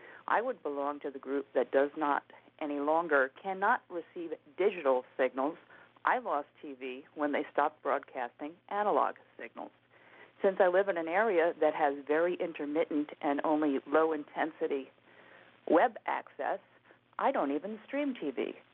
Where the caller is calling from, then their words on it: West Saugerties, New York, United States; I'm calling from West Saugerties.